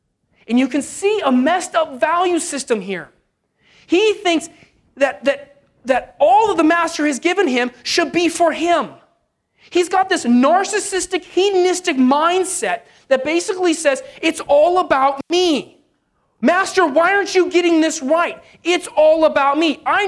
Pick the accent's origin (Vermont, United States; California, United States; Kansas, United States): California, United States; And I grew up in California. Most people don't think about California as a lot of farming